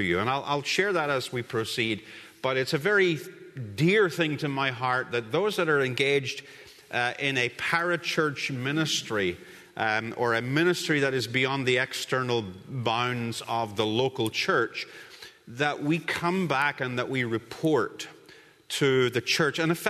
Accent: Northern Ireland, United Kingdom; I'm sorry, but I'm Northern Irish and I love alliteration.

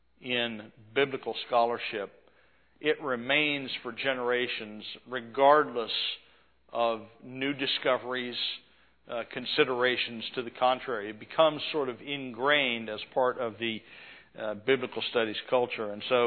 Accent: New Mexico, United States; I grew up in New Mexico.

